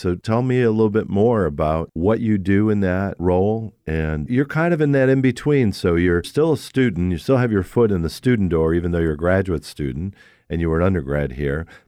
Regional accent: New York, United States; You know, I grew up in New York. It's freezing.

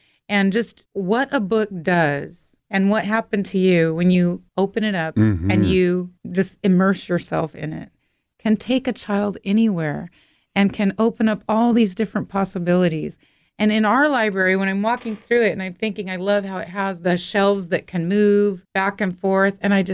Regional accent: Layton, Utah, United States; because I grew up in Layton, and their library was in this little old house

